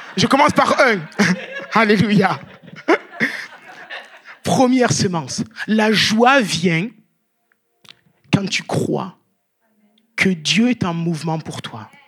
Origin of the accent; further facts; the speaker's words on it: Marseille, Provence-Alpes-Côte d'Azur, France; moi, je suis Marseillais. Né à Marseille. Élevé dans le berceau marseillais. J'ai grandi dans le vélodrome.